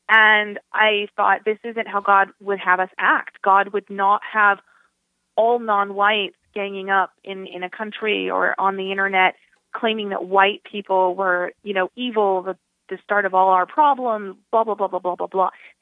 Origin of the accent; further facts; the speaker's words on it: Southwest, United States; And again, I grew up in the Southwest, so I was born in, you know, I was raised in a time when it was still majority white